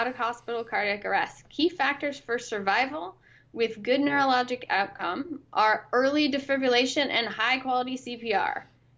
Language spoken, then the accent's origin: English; Washington, United States; sorry, but Washingtonians, we speak perfectly and we do not have an accent.